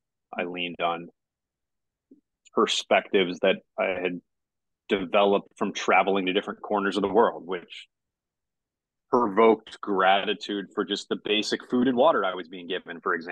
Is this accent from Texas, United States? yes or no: no; St. Louis, Missouri, United States; moved away as an adult; also born or lived in Singapore; So I grew up in St. Louis in the Midwest in the United States.